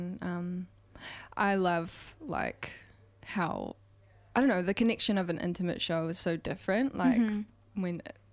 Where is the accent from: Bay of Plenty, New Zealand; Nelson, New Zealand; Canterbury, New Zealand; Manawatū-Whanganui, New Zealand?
Nelson, New Zealand; And I mean, I'm from Nelson, so it'll be cool to play there.